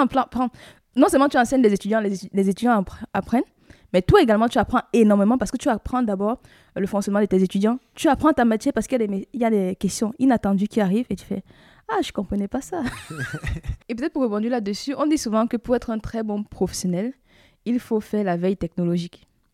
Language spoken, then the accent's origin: French; Cameroon; moved away; J'ai quitté le Cameroun en 2017. Et mon père m'a dit une phrase qui m'a toujours marqué, c'était « … partout où tu vas, tu es chez toi. »